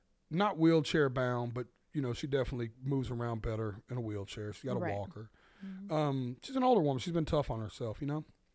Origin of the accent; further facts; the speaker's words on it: the South, United States; But I'm from the South. I can joke like that.